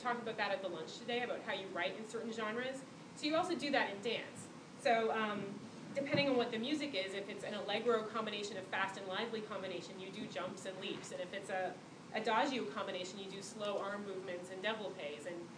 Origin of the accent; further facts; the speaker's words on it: Canada; I'm from Canada and we do everything the Royal Academy way.